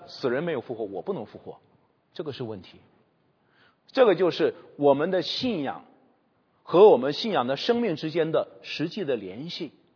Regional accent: China; 这是我对我的背景，我是中国人

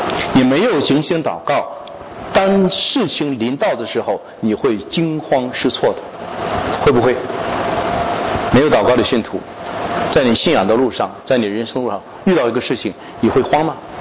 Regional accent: China; 我们中国人都说好心做坏事情嘛

